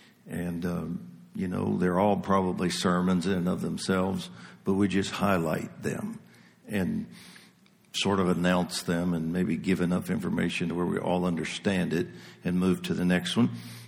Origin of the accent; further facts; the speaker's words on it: Ohio, United States; I went back to Ohio and I ministered in my hometown.